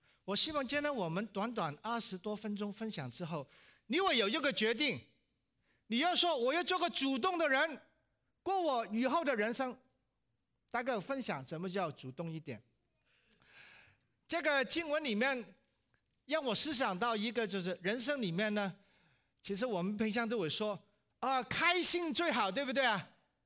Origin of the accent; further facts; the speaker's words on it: Hong Kong; born there; Chinese is a second language; moved away; also born or lived in Guangdong; 我是广东人，香港出生的，我的普通话是蛮普通的。我那个1968年移民呢，当时还没信耶稣啊。